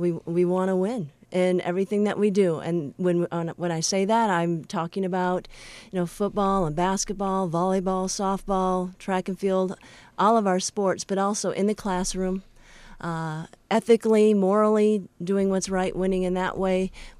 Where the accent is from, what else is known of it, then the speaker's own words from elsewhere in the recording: Minnesota, United States; I'm from Minnesota.